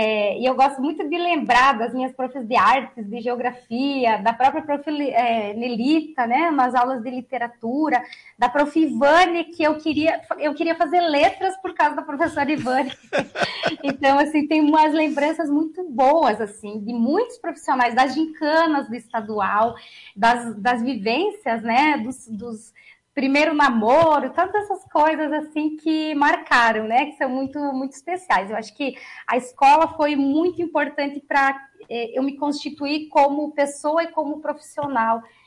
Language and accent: Portuguese; Lagoa Vermelha, Rio Grande do Sul, Brazil; Eu não nasci em Lagoa, às vezes eu até esqueço disso. Eu nasci em Ibiaçá, mas eu fui muito pequena para Lagoa Vermelha.